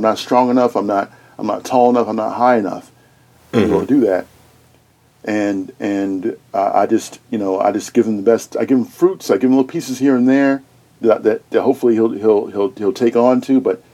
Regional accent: Chicago, Illinois, United States; Like, I'm from Chicago. I ain't scared of them motherfuckers.

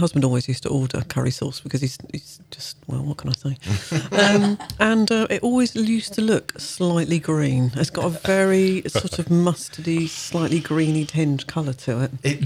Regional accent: London, United Kingdom; also born or lived in Manchester; So I was brought up in London

